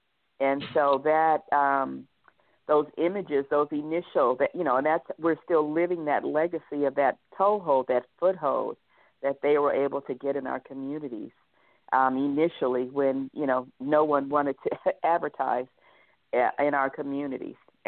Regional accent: San Francisco, California, United States; I grew up in San Francisco. I'm one of 12 in a generation, first cousins. So there are two who are left in San Francisco, and I'm not one of those two.

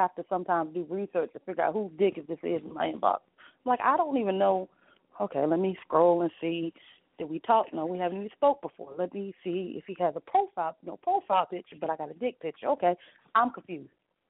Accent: Charleston, West Virginia, United States; And we grew up in Charleston, West Virginia, which is actually the capital of West Virginia, but it's a small city.

